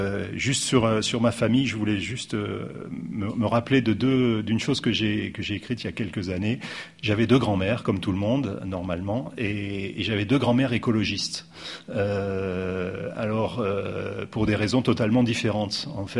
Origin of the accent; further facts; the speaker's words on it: Grenoble, Auvergne-Rhône-Alpes, France; moi j'ai un peu moins de 60 ans, je suis né à Grenoble et j'ai grandi dans cette ville.